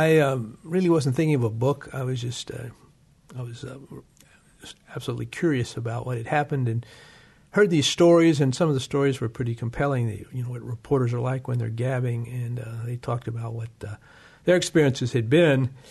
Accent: Jackson, Tennessee, United States; I'm originally from Tennessee, from Jackson, Tennessee, which is 80 miles northeast of Memphis.

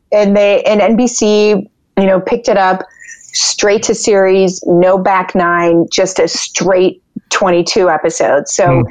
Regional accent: Michigan, United States; That's just, I'm from Michigan. It's just like, that's just what I do.

